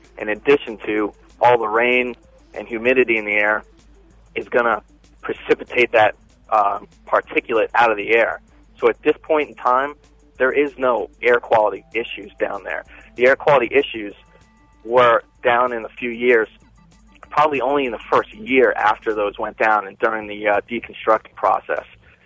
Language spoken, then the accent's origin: English; New York, United States; now in Florida, United States; I'm from New York. I live in Florida now.